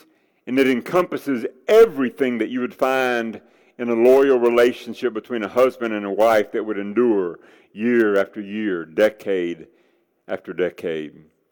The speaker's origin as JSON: {"language": "English", "town": "Nashville", "region": "Tennessee", "country": "United States", "tie": "born or raised there", "said": "See, I grew up in Nashville, the home of country music."}